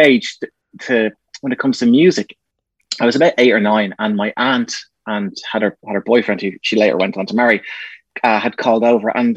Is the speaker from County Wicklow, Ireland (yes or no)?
yes; Bray, County Wicklow, Ireland; I'm from Bray, and it was a cool little shop.